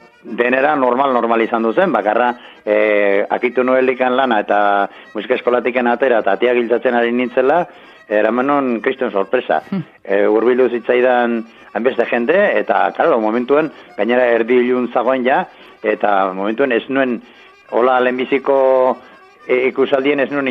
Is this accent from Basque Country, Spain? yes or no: no; Arantza, Navarre, Spain; baina nire arantzako naiz, orduan.